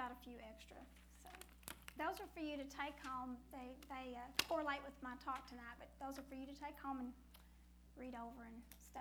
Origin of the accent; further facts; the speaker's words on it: Vernon, Texas, United States; born there; accent: Texas; But I was born in Vernon, Texas. That's where I get my accent, if you're wondering. I was born in the northern part of the state